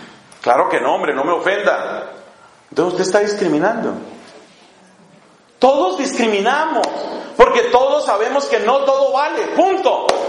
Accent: Colombia; Entonces ya en mi país, tan vergonzoso en tantas cosas, algunas cosas buenas tiene Colombia, pero tiene tantas vergüenzas.

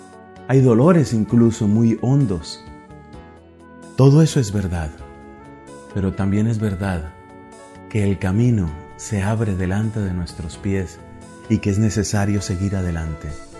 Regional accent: Colombia; moved away as an adult; now in Dublin, Ireland; mi país de origen es Colombia. A pesar de haber salido varias veces al extranjero, nunca había estado tanto tiempo fuera de mi país.

